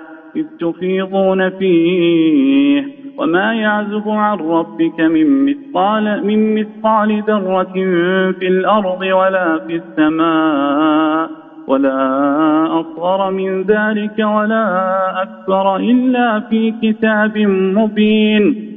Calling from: Riyadh, Riyadh Province, Saudi Arabia; من الرياض.

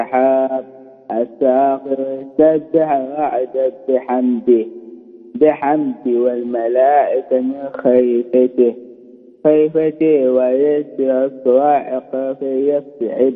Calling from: Jeddah, Makkah Province, Saudi Arabia

